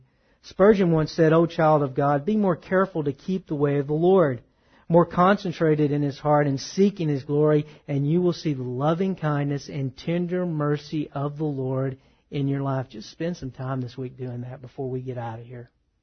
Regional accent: Texas, United States; see, I grew up in Texas. No one ever had to tell me to watch out for snakes.

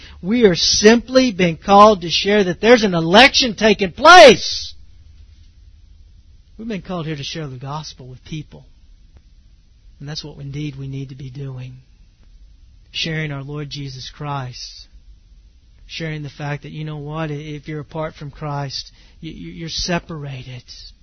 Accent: Texas, United States; I mean, I like living here because, you know, I'm a Texan.

